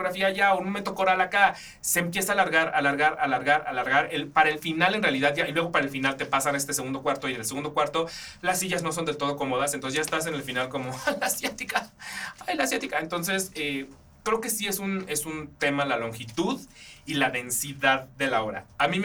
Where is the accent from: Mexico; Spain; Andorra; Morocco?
Mexico; a mi país y no me gusta. Pero bueno, más allá de eso, que eso lo percibo yo como mexicano